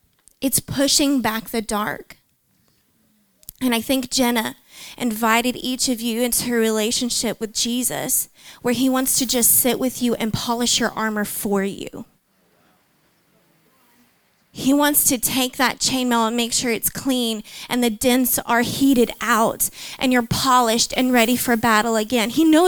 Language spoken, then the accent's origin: English; Texas, United States; I'm from Texas. It's very flat.